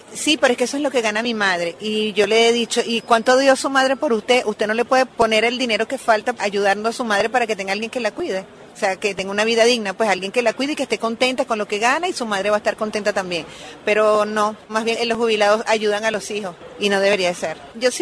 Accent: Venezuela; moved away as an adult; Yo soy venezolana, tengo un año acá, me vine por la situación de mi país porque no está fácil.

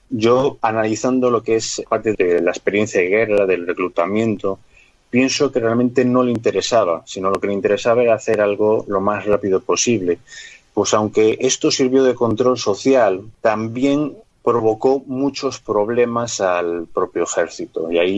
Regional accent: Galicia, Spain

